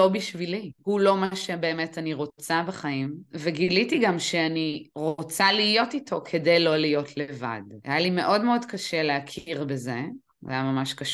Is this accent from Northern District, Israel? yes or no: yes; Northern District, Israel; אני מתגוררת בצפון הארץ כבר הרבה מאוד שנים, בעצם גדלתי בצפון, גדלתי על הים, עברתי הרבה בחיים, עברתי הרבה מקומות מגורים, ביניהם גם ארצות הברית, גם אירופה